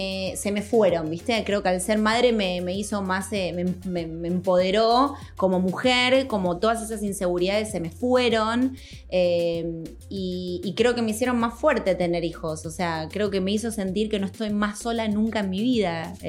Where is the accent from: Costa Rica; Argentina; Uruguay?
Argentina; Primero que yo soy re argentina, o sea, donde me ven soy, viste, estoy con mi mate, con mi alfajor